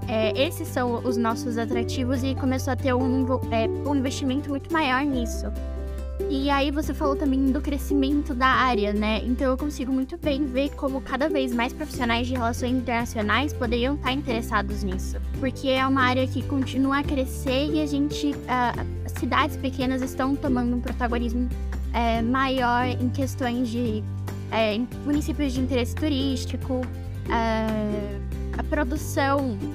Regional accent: Tatuí, São Paulo, Brazil; Eu também sou de uma cidade pequena, eu sou de Tatuí.

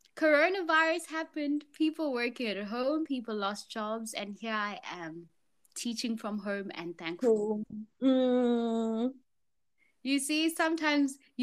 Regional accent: Port Elizabeth, Eastern Cape, South Africa; also born or lived in Johannesburg; I'm from Port Elizabeth, born and bred, but my heart is in Johannesburg and and Pretoria.

